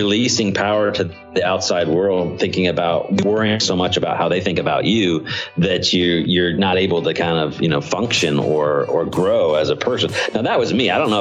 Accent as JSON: {"language": "English", "town": "Yuma", "region": "Arizona", "country": "United States", "tie": "born there", "said": "so I was born in Yuma, Arizona, where there's a Marine base there. And then that's where I was born."}